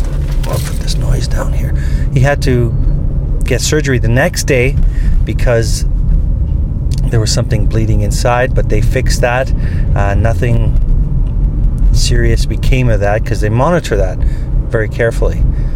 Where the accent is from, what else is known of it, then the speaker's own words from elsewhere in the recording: Canada; I'm Canadian after all.